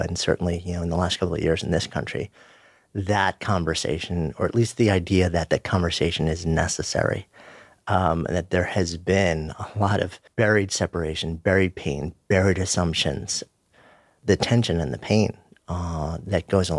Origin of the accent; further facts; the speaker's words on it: New York City, New York, United States; you know, being a New Yorker, both of us being New Yorkers